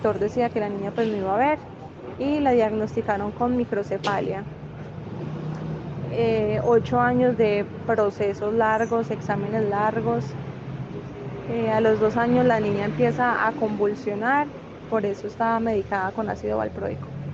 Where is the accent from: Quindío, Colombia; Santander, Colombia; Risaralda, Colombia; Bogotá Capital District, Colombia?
Quindío, Colombia; Circasia; Nosotros somos de Circasia, Quindío.